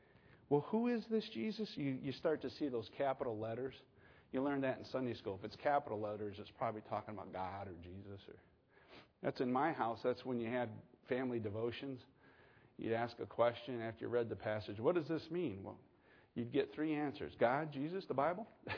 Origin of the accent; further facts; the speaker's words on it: Scotland, United Kingdom; I'm not a certain lineage, but I am Scottish.